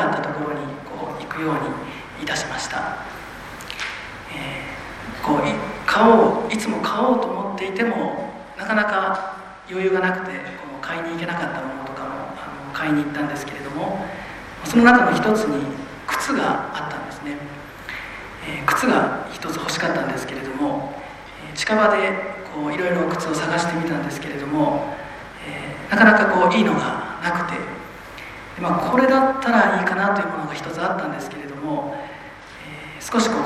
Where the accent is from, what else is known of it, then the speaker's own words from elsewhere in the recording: Shiga, Japan; で、私の実家は滋賀県にありますので、なかなか珍しい滋賀県が取り上げられていまして